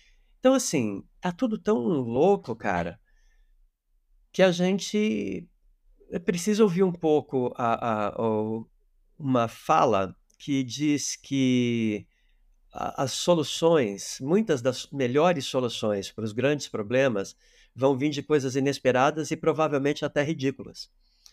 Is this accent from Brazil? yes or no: yes; Brazil; Eu vim do Brasil para cá para estudar teatro musical.